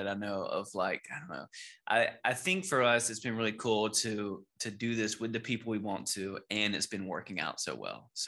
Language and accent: English; Georgia, United States; now in Nashville, United States; I'm from Georgia, and we moved here in 2015.